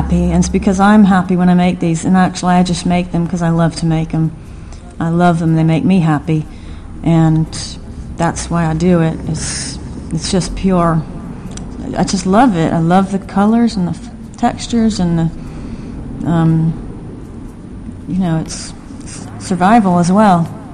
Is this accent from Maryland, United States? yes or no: yes; Maryland, United States; where I grew up in Maryland, they were absolutely everywhere.